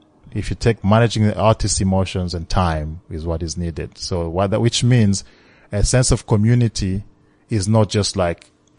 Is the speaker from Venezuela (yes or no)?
no; DR Congo; English is a second language; But maybe it's my refugee background, growing up in Congo, all of that.